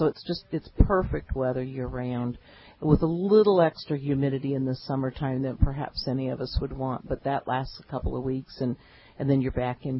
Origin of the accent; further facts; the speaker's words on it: Michigan, United States; moved away as an adult; also born or lived in Indiana; now in Ocean Springs, United States; We've actually lived here now for 30 years, and I mentioned I was originally from Michigan and Indiana, but I'm the director there in Ocean Springs of our local Chamber of Commerce.